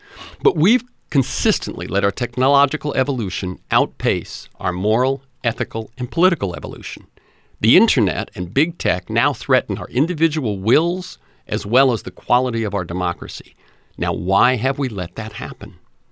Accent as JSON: {"language": "English", "region": "Florida", "country": "United States", "tie": "born or raised there", "also_born_or_lived": "New Bedford, Massachusetts / Texas", "said": "I was born in New Bedford, Mass., a poor gray town that had lost its textile mills to the right-to-work states in the South. My family moved, first to Texas, and then we settled in Florida"}